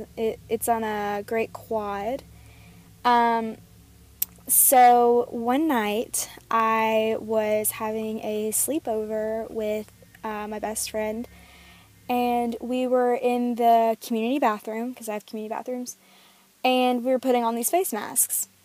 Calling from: Athens, Georgia, United States; I'm calling from Athens, Georgia.

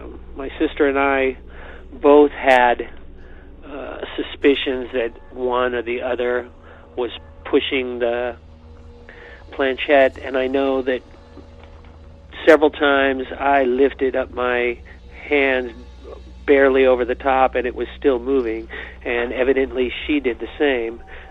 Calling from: California, United States; Hi, Derek. … I'm calling from California.

